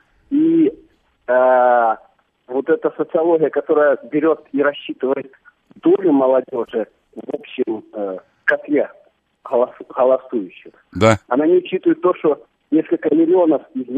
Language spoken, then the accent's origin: Russian; Ukraine; Я украинец.